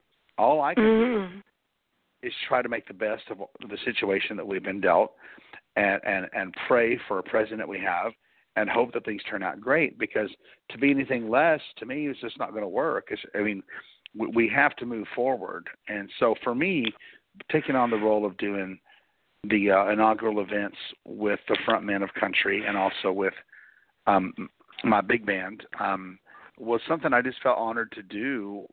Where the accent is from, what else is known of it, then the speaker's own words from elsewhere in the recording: United States; It was based on that I'm an American, and I just wanted to honor my country